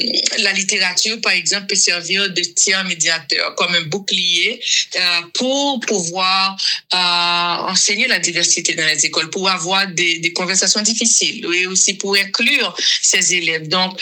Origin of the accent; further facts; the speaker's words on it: Haiti; moved away as an adult; now in Canada; je suis haïtienne. Je suis canadienne d'origine haïtienne. J'ai fait l'école normale supérieure. J'ai enseigné pendant des années avant d'immigrer au Canada.